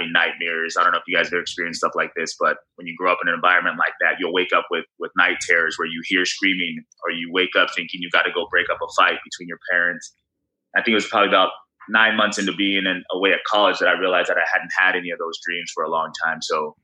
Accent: La Mirada, California, United States; even growing up in La Mirada, where most kids aren't working

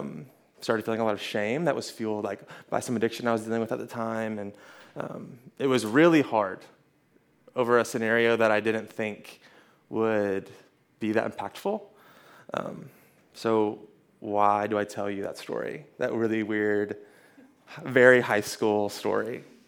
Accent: Hendersonville, United States; So I grew up in Hendersonville. Anyone heard of Hendersonville before?

